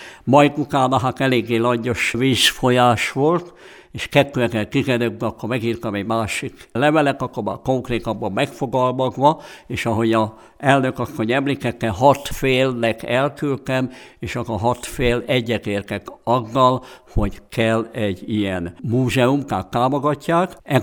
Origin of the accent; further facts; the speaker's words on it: Tolcsva, Borsod-Abaúj-Zemplén, Hungary; born there; én tolcsvai születésű vagyok, az én édesapám volt itt több mint 40 évig görögkatolikus pap